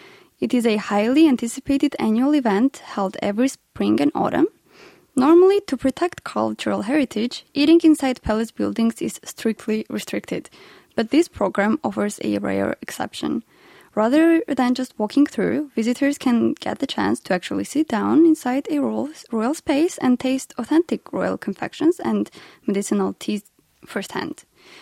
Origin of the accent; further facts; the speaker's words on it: Armenia; moved away as an adult; now in Korea; I was born and raised in Armenia, and I moved to Korea about 4 years ago for my studies.